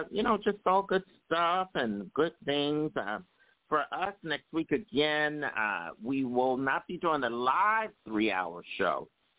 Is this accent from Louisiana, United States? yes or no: no; Philadelphia, Pennsylvania, United States; I started my radio career a little earlier out in California, even though I'm from Philadelphia and the East Coast.